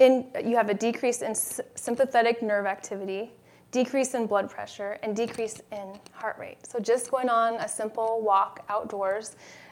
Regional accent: Pacific Northwest, United States; I know I grew up in the Pacific Northwest, so I love that.

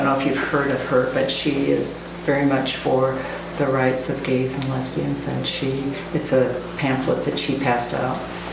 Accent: Tacoma, Washington, United States; from Tacoma.

